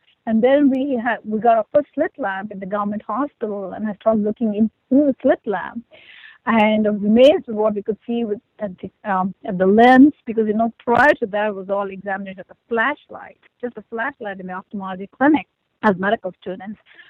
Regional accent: India; I grew up in India, and I wanted to be a physician since I was probably 3 or 4 years of age.

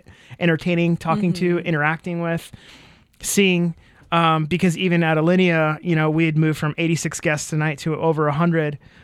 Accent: Seattle, Washington, United States; I grew up in Seattle and there's incredible dim sum. There's incredible regional Chinese food. I grew up around that.

